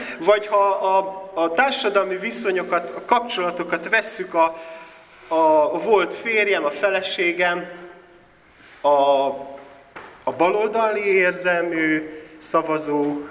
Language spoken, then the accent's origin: Hungarian; Transylvania, Romania; now in Hungary; mikor Magyarországra költöztem, ugye Erdélyből származom, aki nem tudná, vállalom ezt büszkén